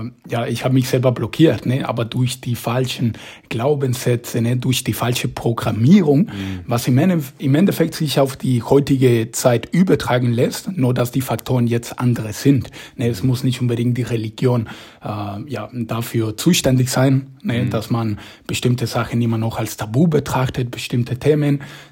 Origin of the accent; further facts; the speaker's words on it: Mexico; German is a second language; now in Germany; Also ich bin in Mexiko aufgewachsen und da gibt es Katholizismus.